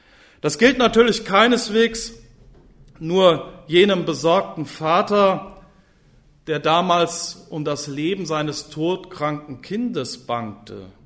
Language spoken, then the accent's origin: German; Germany; den wir als Deutsche ja immer gerne wieder mal bemühen